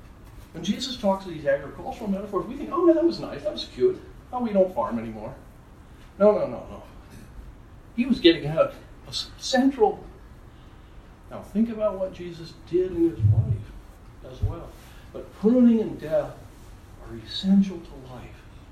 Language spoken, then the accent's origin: English; United States; now in Canada; It's hard to be an American, and now we are Canadian citizens, but it's hard to have grown up in this land and stand on the other side. I'm an alien. I'm an alien in this country in some ways, but I'm a citizen here. I'm an immigrant there.